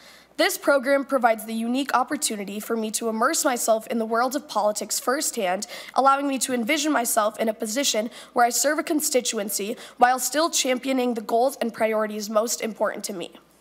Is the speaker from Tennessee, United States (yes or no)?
no; Eden Prairie, Minnesota, United States; I'm from Eden Prairie, Minnesota. I'm currently a senior at Minnetonka High School